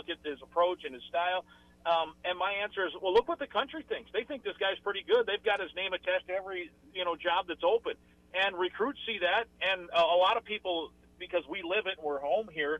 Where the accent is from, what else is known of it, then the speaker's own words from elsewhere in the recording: Iowa, United States; I grew up in Iowa, and I followed that program a lot.